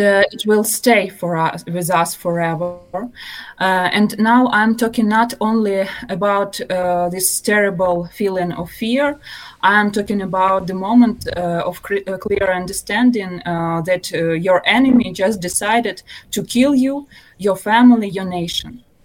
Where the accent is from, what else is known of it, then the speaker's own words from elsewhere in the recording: Ukraine; English is a second language; And now I'm not far from Kyiv, our capital.